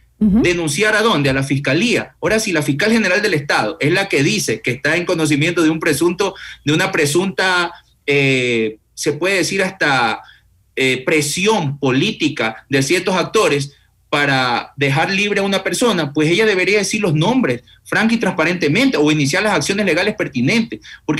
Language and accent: Spanish; Ecuador; Como asambleísta, pero sobre todo como ecuatoriano, yo exhorté y exigí